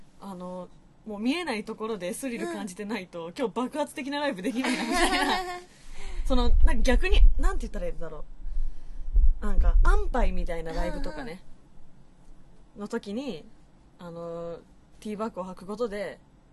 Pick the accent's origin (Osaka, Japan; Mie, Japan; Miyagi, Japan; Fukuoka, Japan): Mie, Japan; 特に地元三重なので